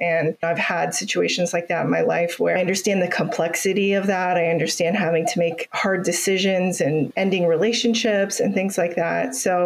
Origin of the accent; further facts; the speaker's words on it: Ohio, United States; moved away as an adult; now in Florida, United States; I am originally from Ohio. My family moved here in the middle of the pandemic to Florida.